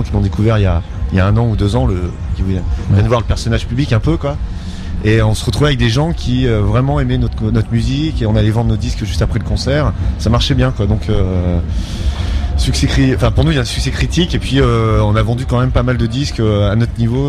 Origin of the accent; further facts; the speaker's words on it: France; puisqu'on est français